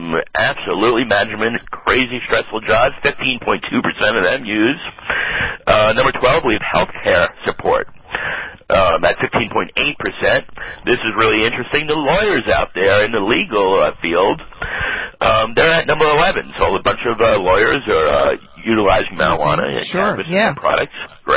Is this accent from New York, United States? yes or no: yes; New York, United States; I cannot wait to vote for her as a New Yorker.